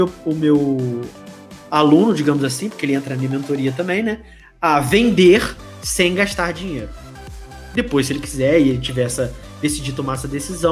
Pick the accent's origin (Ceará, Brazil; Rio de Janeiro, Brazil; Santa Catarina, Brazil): Rio de Janeiro, Brazil; eu sou da região do Rio de Janeiro.